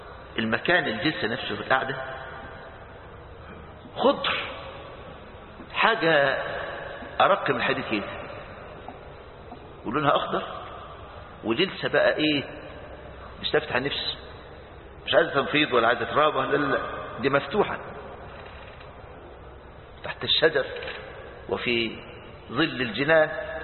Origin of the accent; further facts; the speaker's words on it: Egypt; المانجا عندنا في مصر المانجا قد كده لو خليتها في البيت يومين تملأ البيت رائحة